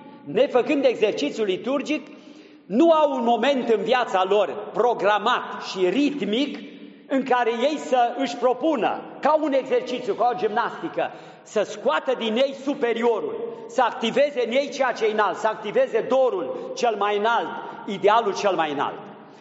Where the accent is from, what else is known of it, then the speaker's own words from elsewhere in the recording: Transylvania, Romania; Biserică de Ardeal, îmi pare rău, sunt ardelean, dar asta e situația.